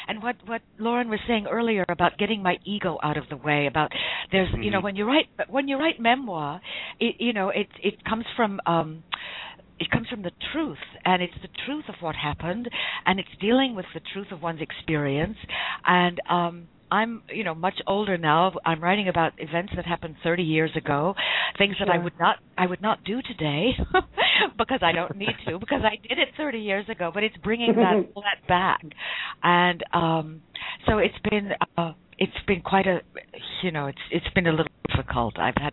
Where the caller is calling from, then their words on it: Brooklyn, New York, United States; I'm calling from Brooklyn, New York.